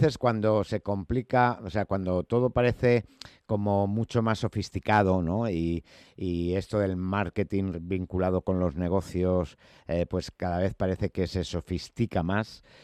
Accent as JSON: {"language": "Spanish", "town": "Madrid", "region": "Community of Madrid", "country": "Spain", "said": "yo soy del barrio de Vicálvaro"}